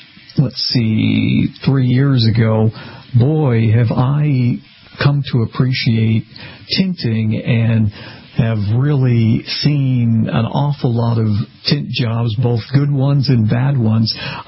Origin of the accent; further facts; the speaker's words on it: Boston, Massachusetts, United States; And again, being down here in Florida, I'm from Boston, lived all of my life in Massachusetts. My wife is from New Jersey, so from the Northeast